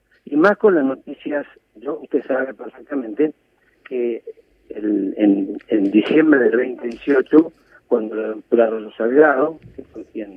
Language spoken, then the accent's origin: Spanish; Argentina; lo que nos puede llegar a salvar como argentinos